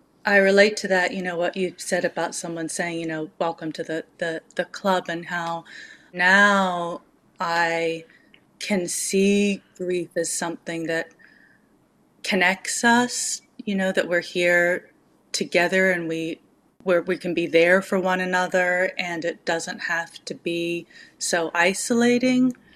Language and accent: English; Auckland, New Zealand; I grew up in Auckland, which is a very rainy place.